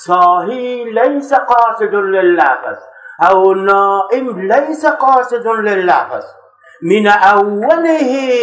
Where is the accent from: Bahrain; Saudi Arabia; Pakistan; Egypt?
Pakistan; accent: Pakistani; Arabic is a second language; أنا عربيتي باكستاني، وإذا استشكلتم في الدرس أو تكلمتم عربيتي يروح، لأن عربيتي باكستانية